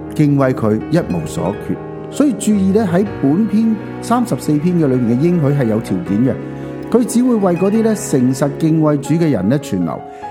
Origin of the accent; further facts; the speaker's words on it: China; 就好像我们中国人有一句说话这样形容